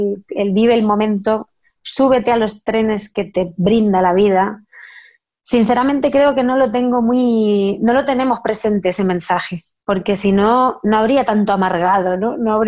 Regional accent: Albacete, Castilla-La Mancha, Spain; nací en Albacete, es la Castilla-La Mancha, la tierra del Quijote, está en el centro de España.

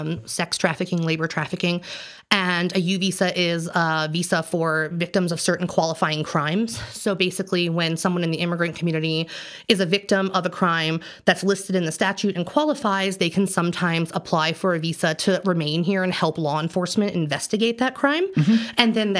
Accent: Maryland, United States; now in Colorado, United States; I am from Maryland, so I'm an East Coast woman. I came to Colorado

